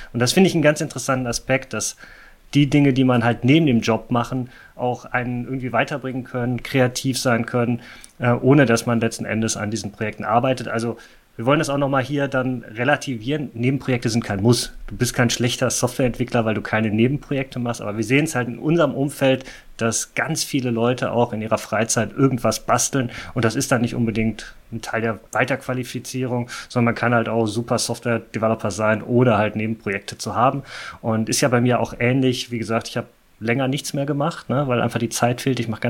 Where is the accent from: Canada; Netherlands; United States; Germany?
Germany; Essen, North Rhine-Westphalia; Für mich als Essener ist ja das Thema